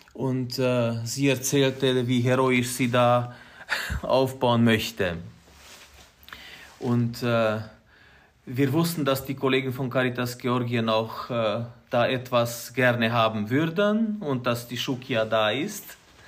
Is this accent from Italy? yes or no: no; Romania; bei uns in Rumänien, wenn wir jetzt, also ich habe noch keine Gruppe gesehen